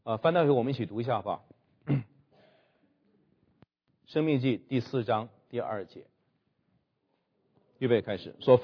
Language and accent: Chinese; China; 这个叫做过我们中国人叫篡改圣旨啊！